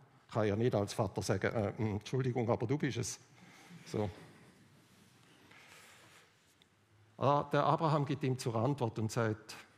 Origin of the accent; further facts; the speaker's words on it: Switzerland; Also Gebirge als Schweizer, gell? Ein paar Hügel.